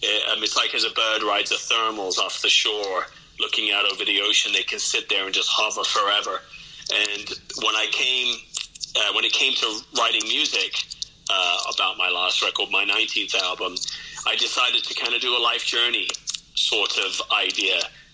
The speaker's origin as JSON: {"language": "English", "region": "South East England", "country": "United Kingdom", "lives_now": "Los Angeles, United States", "said": "So from Kent, the county of Kent, which is about 50 miles southeast of London"}